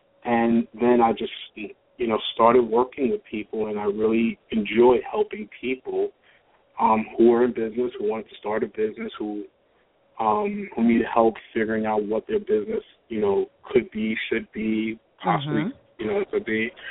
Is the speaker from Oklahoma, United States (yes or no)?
no; New York, United States; I'm born and raised in New York. I'm a lifelong New Yorker